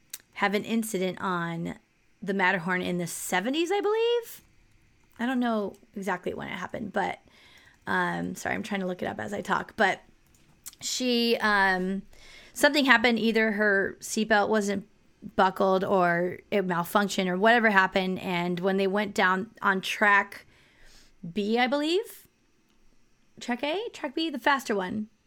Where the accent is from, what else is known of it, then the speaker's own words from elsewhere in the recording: Newark, California, United States; And we're both from the Bay Area in Newark, which is next. It is Fremont, basically.